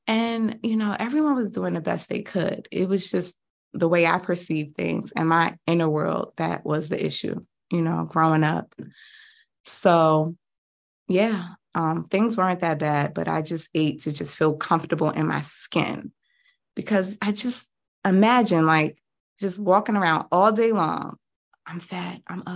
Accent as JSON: {"language": "English", "town": "New York City", "region": "New York", "country": "United States", "tie": "born or raised there", "said": "I grew up in New York City. Like I said, I was always a big girl, right? Everything was about my snacks growing up."}